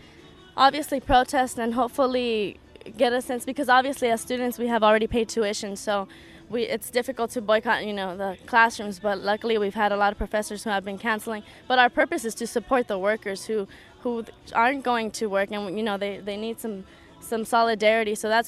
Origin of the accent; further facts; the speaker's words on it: Los Angeles, California, United States; born there; I was born here. I was born in Los Angeles. So I'm 18 years old.